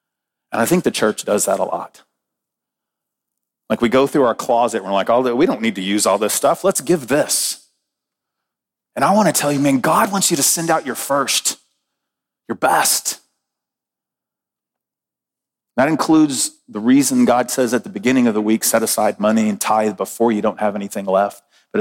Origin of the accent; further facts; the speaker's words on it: Texas, United States; I grew up in South Texas on a beach where I didn't see snow till I was in college.